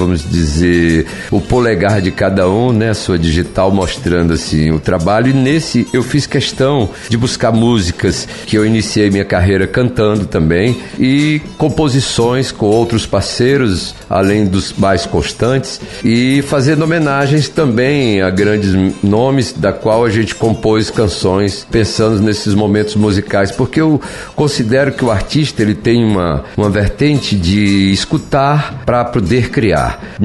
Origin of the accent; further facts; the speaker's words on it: Fortaleza, Ceará, Brazil; eu nasci em Fortaleza, a gente nasceu praticamente na rua Visconde do Rio Branco, onde também me eduquei os primeiros anos no ginásio Dom Bosco.